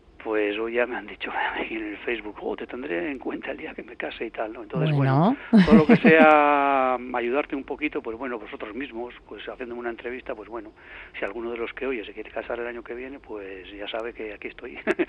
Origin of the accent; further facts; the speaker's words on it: Eibar, Basque Country, Spain; yo era, ya sabes, ¿no?, muy eibarrés, como decimos, ¿no? Porque los de Eibar no somos de ningún sitio, ni de Bilbao ni de San Sebastián, somos de Eibar